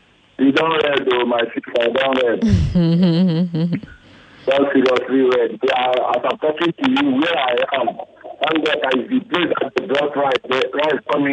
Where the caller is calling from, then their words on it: Sango Ota, Ogun, Nigeria; I'm calling you from Sangot, Ogun State.